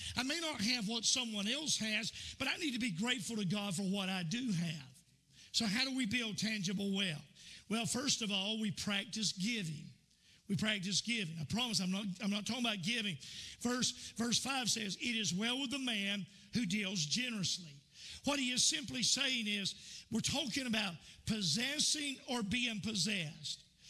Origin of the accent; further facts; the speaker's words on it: Hilliard, Florida, United States; Hilliard, Florida. And Hilliard's so small, you have to go to Jacksonville to turn around. And but I was raised in Hilliard, Florida. I was raised in a house that was never completed.